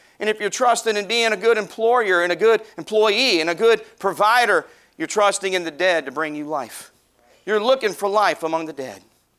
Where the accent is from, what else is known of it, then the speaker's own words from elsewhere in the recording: Arkansas, United States; Now, I'm from the South in Arkansas. When we say Coke, that means anything.